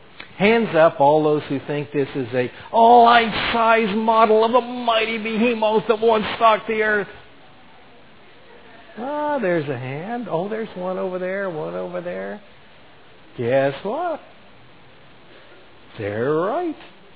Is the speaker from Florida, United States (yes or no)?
yes; Florida, United States; as a child growing up in Florida, I had pet alligators.